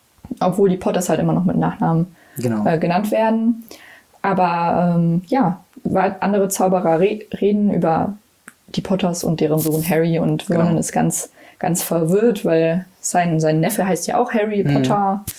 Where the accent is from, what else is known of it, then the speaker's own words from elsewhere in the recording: Cologne, North Rhine-Westphalia, Germany; Ich kenne Krapfen, also ich komme aus Köln.